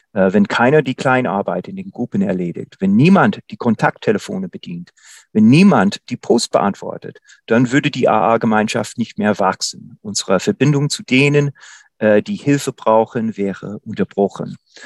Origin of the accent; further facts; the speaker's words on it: Buffalo, New York, United States; German is a second language; in meiner Heimatstadt Buffalo, ich komme aus Buffalo in den Vereinigten Staaten, USA